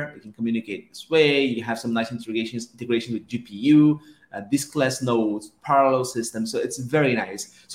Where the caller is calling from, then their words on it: Brazil; English is a second language; I'm speaking from Brazil.